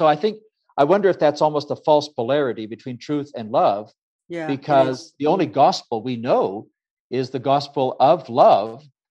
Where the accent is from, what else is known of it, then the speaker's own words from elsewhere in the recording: Ecuador; And so I grew up in Ecuador.